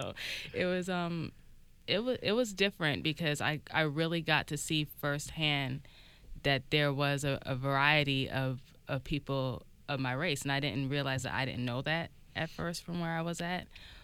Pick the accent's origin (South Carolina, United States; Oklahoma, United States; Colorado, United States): South Carolina, United States; Charleston; Well, I'm from Charleston, South Carolina. It's a very historic city